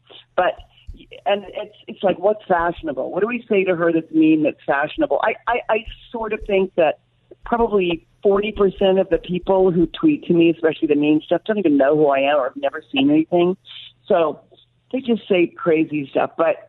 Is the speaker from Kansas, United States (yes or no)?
yes; Kansas, United States; I'm from Kansas. I'm sitting in Kansas right now.